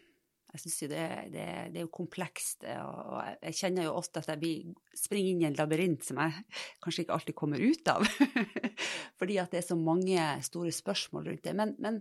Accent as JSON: {"language": "Norwegian", "town": "Fauske", "region": "Nordland", "country": "Norway", "tie": "born or raised there", "also_born_or_lived": "Trondheim", "moved": "as an adult", "lives_now": "Oslo, Norway", "said": "jeg bor i Oslo. Og så kommer jeg egentlig fra Fauske I Nordland. Der vokste jeg opp til jeg må tenke meg litt om 18 år. Og flyttet til Trondheim, tok utdanning der, og flyttet til Oslo og begynte å jobbe der I 1998."}